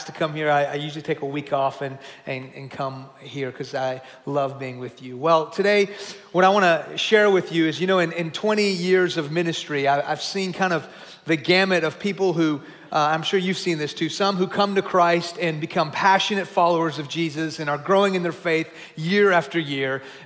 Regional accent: Houston, Texas, United States; now in Frisco, United States; This is home for me. I grew up in this area. I grew up in Houston.

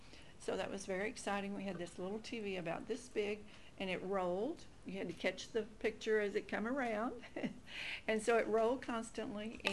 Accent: Arkansas, United States; I grew up in Arkansas in a very the guy was talking about Arkansas tonight, and we're from Northeast Arkansas.

